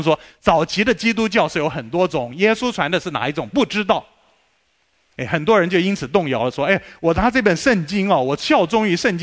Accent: China; 我是中国人，那个黄皮肤黑眼睛，我爸爸是中国人，我祖父是中国人，

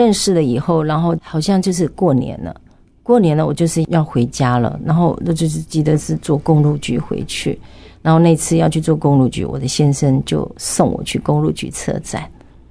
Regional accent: Taiwan; 我们台湾人有个习俗，就是你如果要结婚是要在百日之内。

